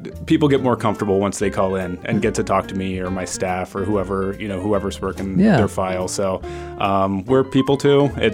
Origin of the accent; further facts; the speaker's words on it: West Virginia, United States; moved away as an adult; now in Vermont, United States; So I'm from West Virginia originally, went to law school at the University of Pittsburgh, moved up to Vermont back in 2016, so been here for about 9 years now.